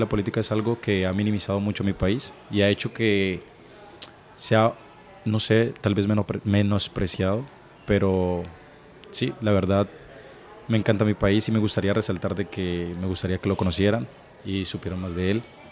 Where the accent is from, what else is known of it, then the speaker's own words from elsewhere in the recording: Colombia; Colombia es el mejor país. Pues lo digo yo, que soy colombiano.